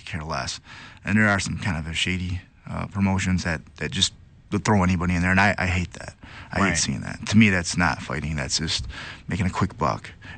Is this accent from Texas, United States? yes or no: no; East Lansing, Michigan, United States; How I got started is, you know, I grew up in East Lansing.